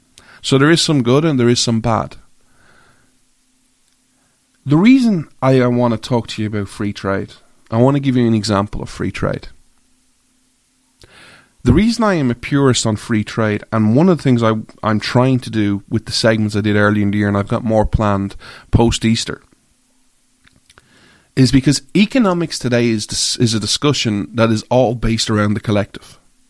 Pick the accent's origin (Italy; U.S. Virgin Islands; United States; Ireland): Ireland; So, I'm an Irish guy, right?